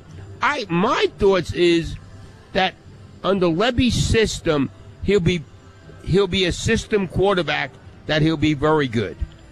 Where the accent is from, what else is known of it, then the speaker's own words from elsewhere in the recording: Arkansas, United States; I don't want people to know I'm from Arkansas, okay?